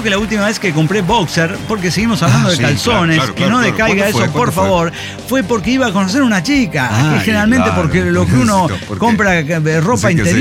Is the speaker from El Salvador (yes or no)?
yes; El Salvador; now in United States; salvadoreño en el Gabacho, pero no estoy en el Gabacho.